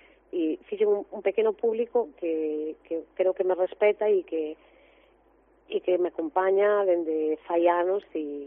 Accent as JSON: {"language": "Galician", "town": "Ferrol", "region": "Galicia", "country": "Spain", "said": "E moi contenta pois de estar na miña terra, porque Ferrolterra é a miña é a miña terra e eu sou, estou absolutamente vinculada, ¿no?"}